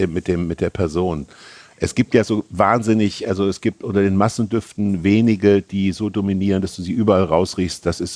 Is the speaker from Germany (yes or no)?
yes; Kassel, Hesse, Germany; ich bin nah am Wald groß geworden. Also Kassel liegt so umgeben von Wald und ich bin sehr nah am Wald groß geworden.